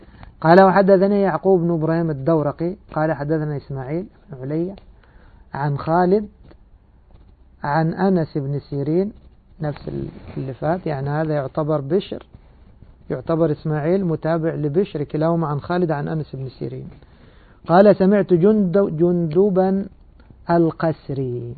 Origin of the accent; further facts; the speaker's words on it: Egypt; moved away; أننا سنسافر إن شاء الله إلى بلادنا مصر،